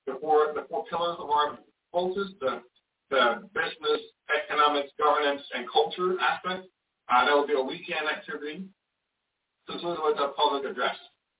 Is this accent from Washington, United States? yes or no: no; Florida, United States; My family moved here in 83, so I grew up in South Florida.